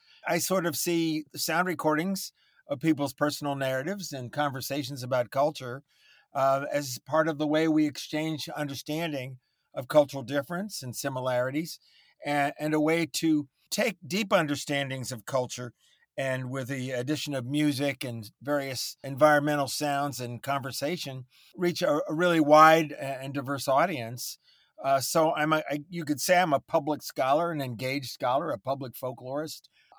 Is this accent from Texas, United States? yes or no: no; Old Lyme, Connecticut, United States; also born or lived in New York City, New York / Long Island; And then we moved out onto Long Island for a few years. But I really grew up formatively in a small town in Connecticut called Old Lyme on the Connecticut